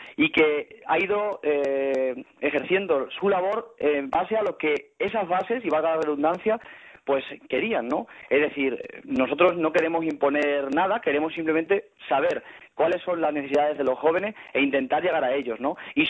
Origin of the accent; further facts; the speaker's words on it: Madrid, Community of Madrid, Spain; Y ya con 18 años, pues regresé a mi tierra, porque aunque yo soy de Madrid, yo siempre me he considerado extremeño.